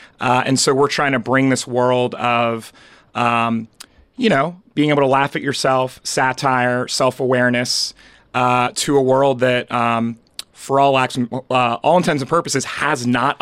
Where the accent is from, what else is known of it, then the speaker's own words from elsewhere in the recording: Trenton, New Jersey, United States; I grew up in Jersey, in Trenton, New Jersey, and I did nerdy Shakespeare theater